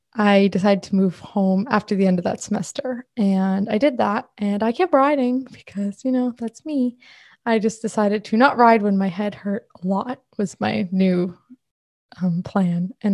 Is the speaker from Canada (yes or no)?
yes; Thunder Bay, Ontario, Canada; Thunder Bay, Ontario in Canada.